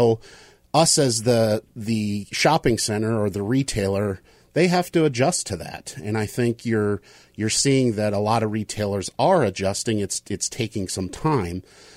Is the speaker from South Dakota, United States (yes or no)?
yes; Sioux Falls, South Dakota, United States; moved away as an adult; Well, I'm originally from South Dakota. I was born there.